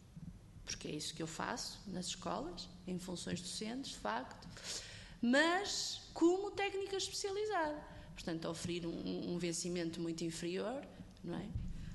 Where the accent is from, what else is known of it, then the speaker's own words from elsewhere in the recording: Guimarães, Braga, Portugal; sou mesmo a primeira, sou de Guimarães